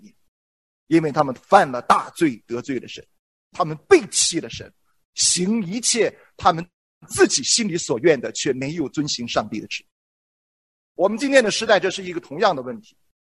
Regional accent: China; 很多的时候我们对先知这个词是有误解的，特别是我们中国人

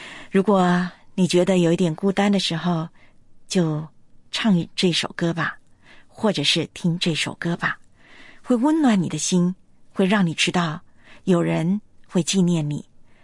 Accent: Taiwan; 我们心中都有自己的故乡，就是你我来的地方。我的故乡在台湾

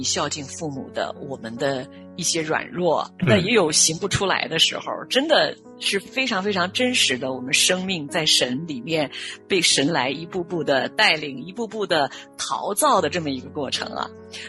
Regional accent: China; 诶，怎么我就会从小生活在中国，

